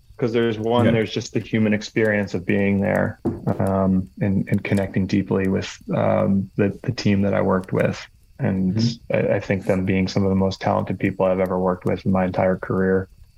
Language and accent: English; Northeast, United States; You know, I'm from the Northeast.